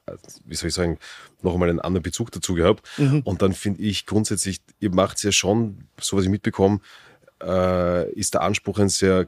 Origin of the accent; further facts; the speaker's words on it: Vienna, Austria; Also ich bin in Grinzing aufgewachsen, das war natürlich irgendwie naheliegend.